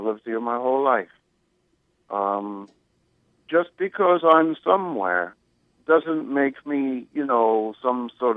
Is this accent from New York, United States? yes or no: yes; New York, United States; I'm from New York, but I didn't hear what was said last night.